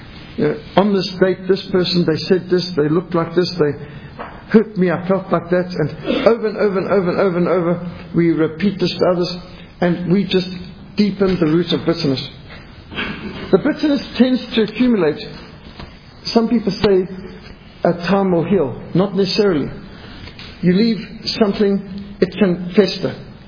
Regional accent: Zimbabwe; Now, I was brought up in Rhodesia, which was something of a paradise. It was absolutely incredible living in such a neat, clean, efficient country, filled with wildlife.

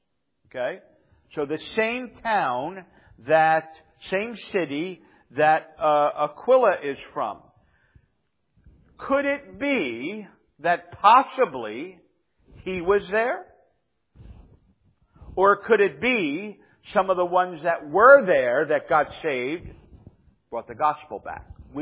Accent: New Jersey, United States; even though I'm from New Jersey, you know, it doesn't always smell the best around there.

